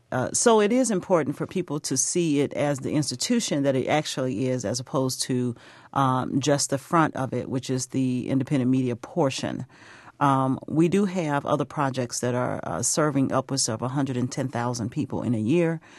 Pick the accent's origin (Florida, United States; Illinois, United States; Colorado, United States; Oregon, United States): Illinois, United States; Chicago; I came from Chicago